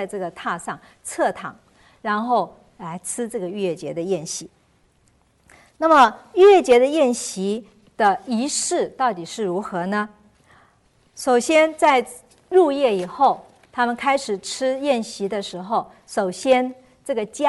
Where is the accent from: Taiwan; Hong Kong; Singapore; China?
Taiwan; 就好像我们小时候在台湾的时候，那时候很多人家自己养鸡